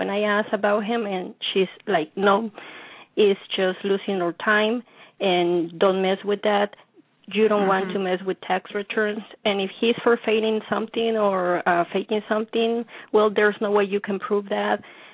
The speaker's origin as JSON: {"language": "English", "country": "Mexico"}